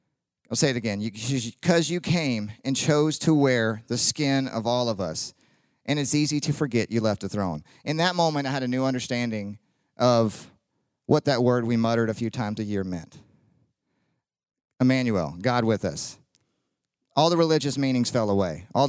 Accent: Mississippi, United States; I remember growing up, like, I grew up in South Mississippi, so I believed in all the things.

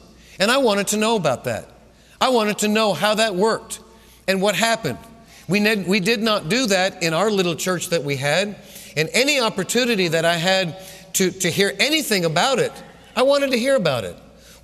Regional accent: New England, United States; But I was, you got to understand, I was from the Northeast. I was a Yankee.

